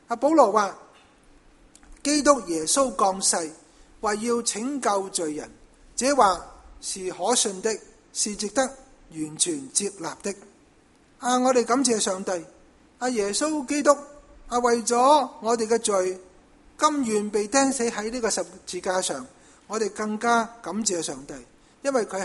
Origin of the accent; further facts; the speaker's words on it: Canada; 我们加拿大人很喜欢孭 BB 在前面